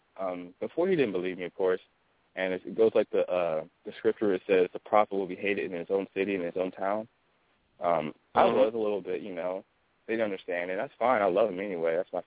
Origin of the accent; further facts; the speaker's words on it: Raleigh, North Carolina, United States; I'm from North Carolina, Raleigh. I've been here for a while.